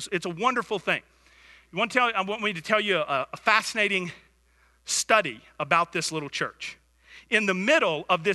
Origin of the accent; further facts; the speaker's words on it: Conyers, Georgia, United States; also born or lived in Atlanta / Oklahoma / Florida; I was actually born in Atlanta, and I grew up in Conyers, Georgia. A lot of people think that we're from Oklahoma because we lived there for a number of years. We lived in Florida for a long time, but I'm actually from Georgia.